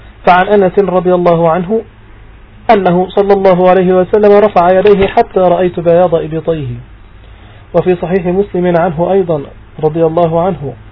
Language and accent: Arabic; Egypt; مشهور عندنا في مصر نقول أنا لبست البدلة